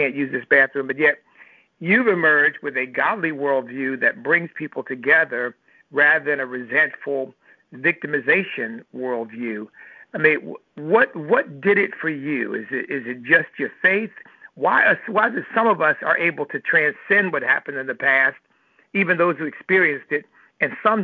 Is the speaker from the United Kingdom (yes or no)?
no; Northern United States, United States; See, I grew up in the North, so I never experienced explicit open segregation.